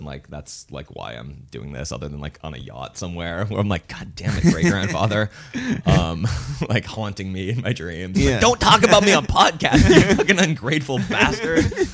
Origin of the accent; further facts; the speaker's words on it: Los Angeles, California, United States; talked about like kind of hip hop being our first language, but like being from LA to me was like my first language.